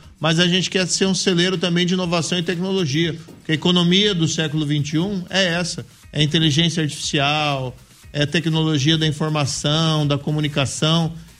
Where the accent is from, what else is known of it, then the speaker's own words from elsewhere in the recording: Maringá, Paraná, Brazil; also born or lived in Londrina; A gente tem orgulho de ser paranaense. Eu sou aqui do interior, inclusive, também sou de Maringá, né? Vivi muito aqui também em Londrina.